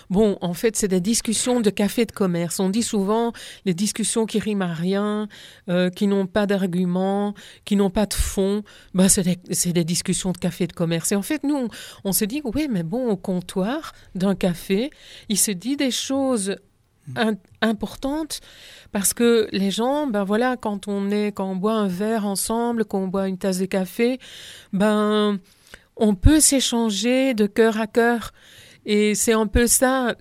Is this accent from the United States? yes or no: no; Flanders, Belgium; Et quand on est arrivé en Ardennes, parce que moi, je suis flamande d'origine